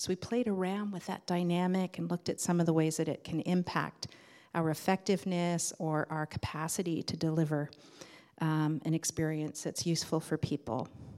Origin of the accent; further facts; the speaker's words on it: Canada; Or at least maybe as a Canadian, I'm feeling that you know, there's a value around everybody should be allowed.